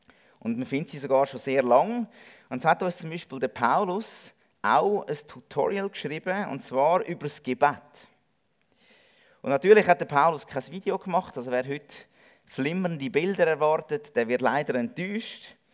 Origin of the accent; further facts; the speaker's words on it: Zurich, Switzerland; now in Interlaken, Switzerland; Und wenn ihr vermutlich meiner Stimme an schnell rausgehört habt, komme ich aber nicht aus dem Berner Oberland, sondern ich komme aus einem anderen Oberland, nämlich aus dem Zürich Oberland. Wir sind jetzt als Familie 3 Jahre in Interlaken.